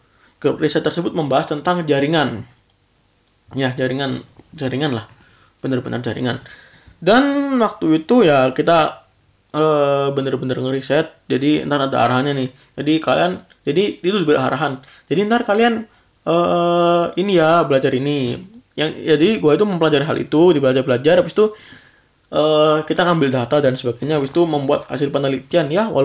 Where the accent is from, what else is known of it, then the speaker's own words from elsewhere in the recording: Malang, East Java, Indonesia; now in Bandung, Indonesia; Karena gue emang basicnya gue dari Malang, dari Jawa Timur gitu.